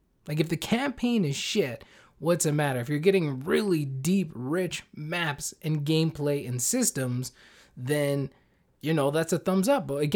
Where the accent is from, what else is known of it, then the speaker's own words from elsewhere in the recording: Canada; Like, I'm Canadian, right?